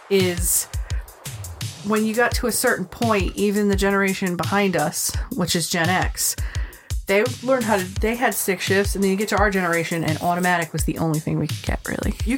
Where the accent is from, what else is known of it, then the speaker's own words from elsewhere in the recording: United States; but the doors be a little wider because I'm American and I'm huge.